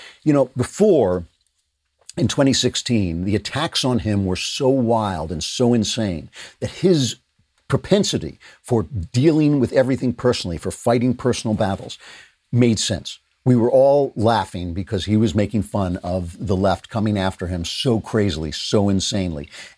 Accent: United States; Just to say, I'm an American, I'll do any joke I want.

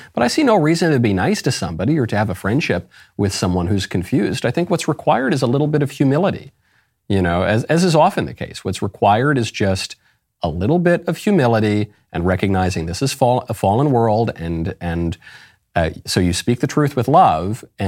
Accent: New York, United States; I grew up in New York. I think there's a higher proportion of mental illnesses in New York.

